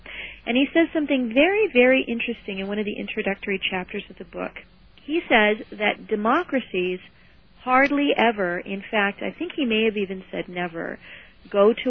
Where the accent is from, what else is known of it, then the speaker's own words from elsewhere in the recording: United States; And to be honest with you, as an American, I felt actually sick to my stomach.